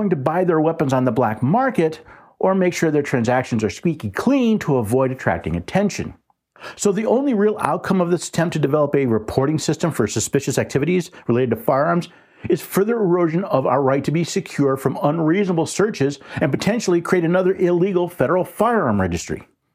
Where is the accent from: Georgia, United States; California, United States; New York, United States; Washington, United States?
New York, United States; New York City; moved away as an adult; Now, again, I was born in New York City. I still have family that lives in New York City. I lived in the state of New York for most of my life.